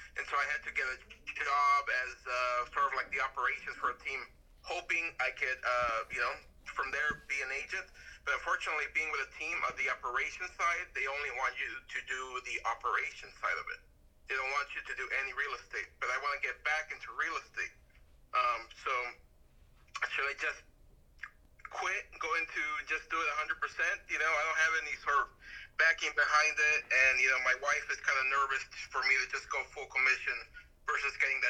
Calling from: Newport Coast, California, United States; We're calling from Newport Coast, California, my friend.

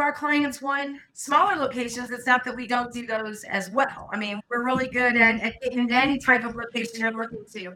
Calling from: St. Louis, Missouri, United States; St. Louis, Missouri, right in the middle of the country.

